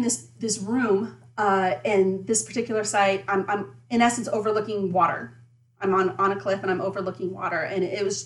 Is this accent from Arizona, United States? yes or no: yes; Arizona, United States; now in Colorado, United States; I'm from Arizona, right? And I live in Colorado, which, you know, it snows, and 5 minutes later, it's gone.